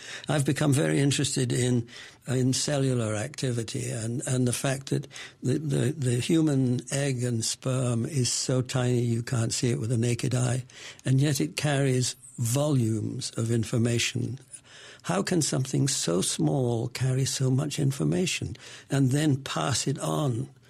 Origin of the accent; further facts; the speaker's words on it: Glasgow, Scotland, United Kingdom; born there; I was born in Curzon Street, within sight of Botanic Gardens, Maryhill.